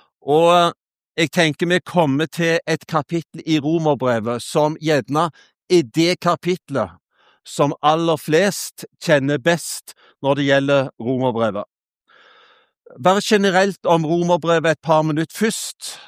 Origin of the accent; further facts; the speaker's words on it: Halsnøy, Rogaland, Norway; also born or lived in Ålesund; now in Sirevåg, Norway; Jeg kommer opprinnelig fra Øy og Halsnøy på siden av Finnøy, som var en del av Finnøy kommune før.